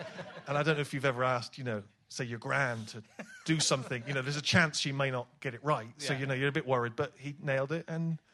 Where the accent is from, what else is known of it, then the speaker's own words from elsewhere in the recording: Bristol, South West England, United Kingdom; when I was a kid growing up in Bristol, never thought I'd be talking